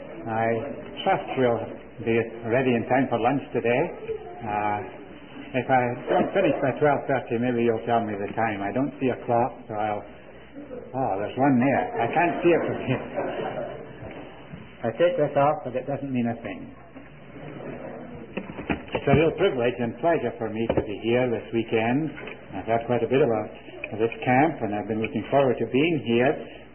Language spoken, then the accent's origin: English; Scotland, United Kingdom; now in United States; America living for about 27 and a half years, and I haven't given up my language. I'm still pretty well as Scottish as when I left Scotland 27 and a half years ago.